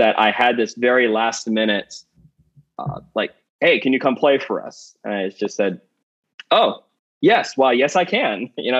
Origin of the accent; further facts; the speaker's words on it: Vienna, Virginia, United States; So I was born and raised in Vienna, Virginia. Grew up there. It was a great place to grow up. Very well-to-do upper middle class area, and lived there for 22 years.